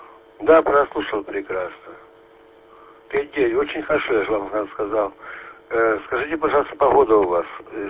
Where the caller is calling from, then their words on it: Krasnodar, Krasnodar Krai, Russia; 5-9 слышу, город Краснодар.